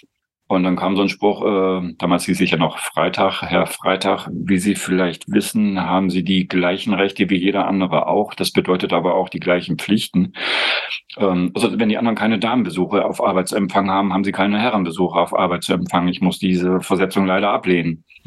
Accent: East Germany, Germany; ich als Ossi

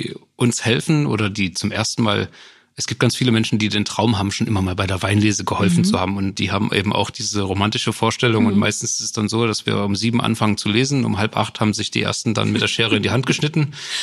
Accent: Rhineland-Palatinate, Germany; born there; now in Sörnewitz, Germany; Korrekt, meine Eltern sind eigentlich an der Mosel geboren, genauso wie ich.

